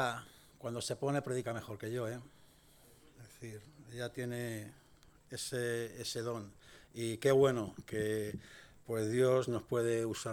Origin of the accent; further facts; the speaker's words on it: Madrid, Community of Madrid, Spain; aunque yo vengo de Madrid, como ha dicho ahora Valentín, he estado aquí 11 años y medio.